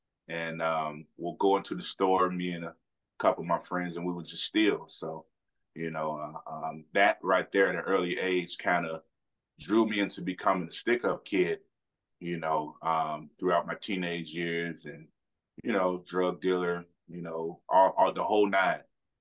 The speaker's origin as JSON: {"language": "English", "town": "Chicago", "region": "Illinois", "country": "United States", "tie": "born or raised there", "said": "You know, growing up in Chicago was a, pretty rough experience for me. You know, I was exposed to a lot as a youngster."}